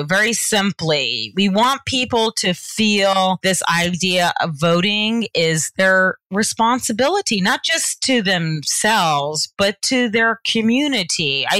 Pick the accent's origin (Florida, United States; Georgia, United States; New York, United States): Georgia, United States; I'm from the South. Okay. Okay. So I'm from the South, Georgia.